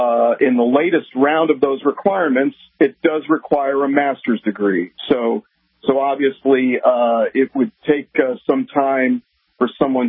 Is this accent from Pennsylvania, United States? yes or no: no; New York City, New York, United States; Growing up in New York, the closest I came to seeing real rockets was the Flushing Meadows Park in Queens.